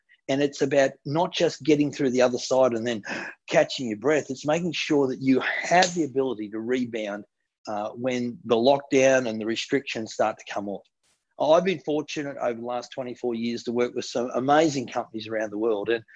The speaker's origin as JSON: {"language": "English", "town": "Gold Coast", "region": "Queensland", "country": "Australia", "tie": "born or raised there", "said": "This is Burleigh Beach, one of my favorite beaches that I grew up on the Gold Coast."}